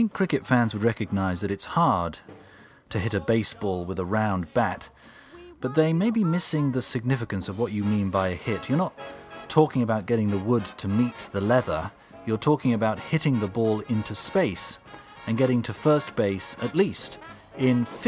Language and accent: English; United Kingdom; As a Brit, I can say it's simultaneously one of the most attractive and annoying aspects of the United States.